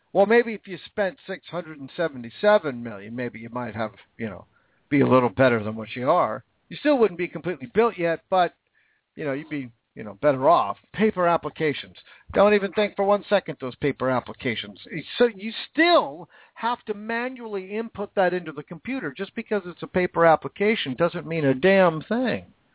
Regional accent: Vancouver, Washington, United States; I grew up in Vancouver, Washington, right across the river from Portland, Oregon, the Columbia River.

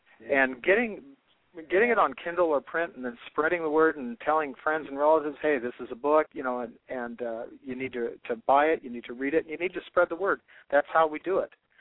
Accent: Great Falls, Montana, United States; And I'm from Great Falls, Montana, where we have nuclear missiles, that are ready to and poised and ready to be fired to defend this country if we're ever attacked.

